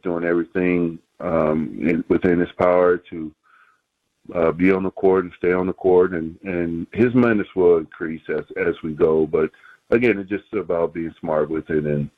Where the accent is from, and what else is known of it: Wichita, Kansas, United States; born or raised there